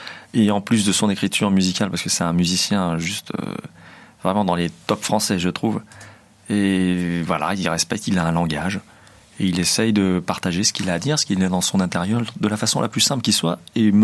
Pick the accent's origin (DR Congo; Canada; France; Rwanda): France; puisque nous sommes français et fiers de l'être.